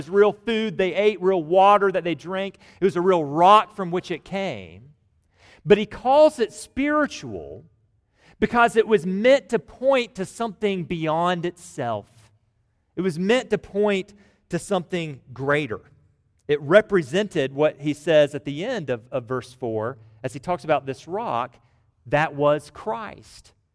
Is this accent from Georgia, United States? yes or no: yes; Georgia, United States; There's more from Georgia, like I'm from Georgia.